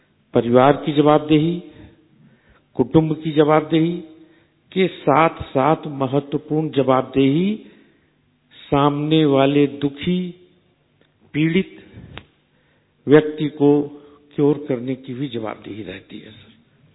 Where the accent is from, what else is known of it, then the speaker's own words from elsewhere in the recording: Sahibganj, Jharkhand, India; साहिबगंज झारखंड का रहने वाला हूं